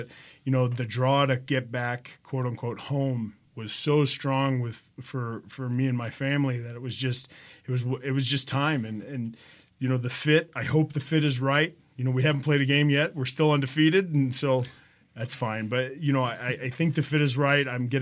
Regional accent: Elmhurst, Illinois, United States; I grew up in Elmhurst and went to York High School, and from there I went to Illinois Wesleyan University

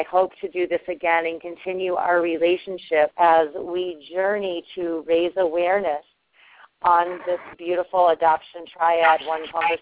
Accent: United States; And as an American adoptee, I have, you know, we have more of a privilege perhaps to be reunified

